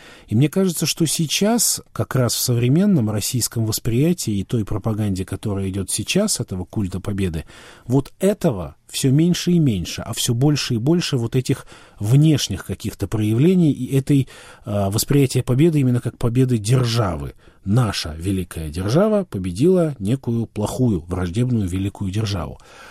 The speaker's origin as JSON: {"language": "Russian", "country": "Belarus", "tie": "born or raised there", "said": "но я рос в Беларуси, а в Беларуси память о войне, она немножко такая особая"}